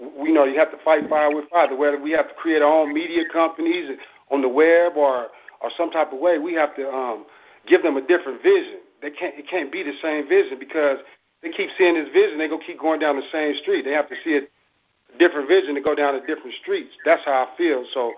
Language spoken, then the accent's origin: English; California, United States; Because I'm from California, and I was raised in California